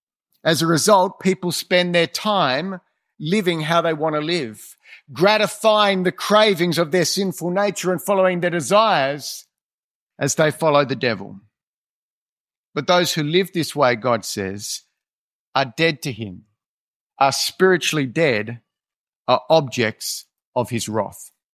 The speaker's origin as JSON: {"language": "English", "country": "Australia", "said": "For me, my story is so different as an Australian citizen all my life."}